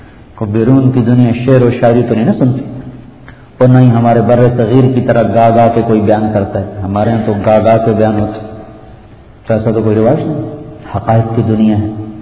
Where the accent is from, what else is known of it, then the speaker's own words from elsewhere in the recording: Multan, Punjab, Pakistan; میرا ضلع ملتان ہے